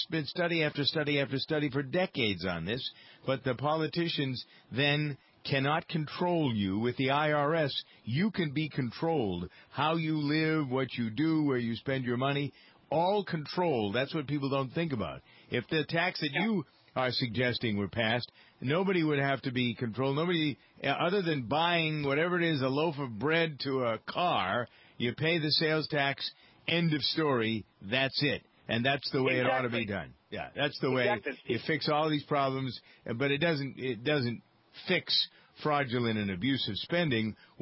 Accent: Framingham, Massachusetts, United States; the results of the election in my hometown, Framingham, Massachusetts

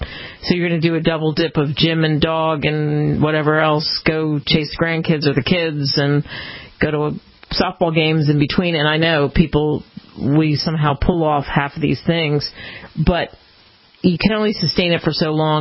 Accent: East Coast, United States; Growing up on the East Coast, it's one place where I hadn't been to that site.

